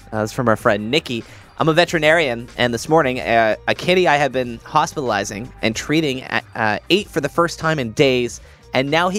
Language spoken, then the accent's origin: English; Brampton, Ontario, Canada; Look, I'm from Brampton